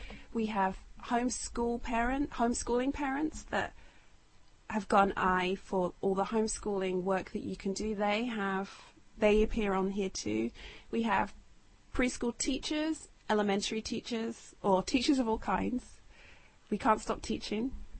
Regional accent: United Kingdom; also born or lived in United States; And we recently moved from the States in July back to my home country of the UK.

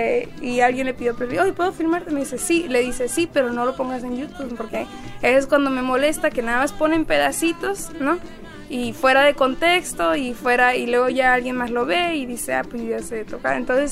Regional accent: Mexico; now in United States; Yo que crecí mexicana, yo crecí en México y en mi familia siempre hablamos español y todo.

